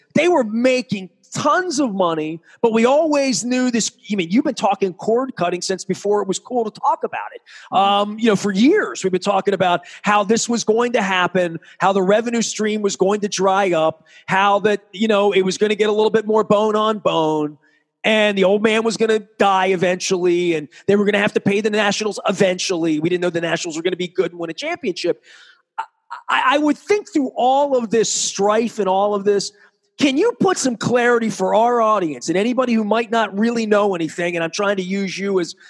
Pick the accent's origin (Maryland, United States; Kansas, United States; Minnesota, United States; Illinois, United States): Maryland, United States; Baltimore; and I grew up with over in East Baltimore and Jim Palmer and all that.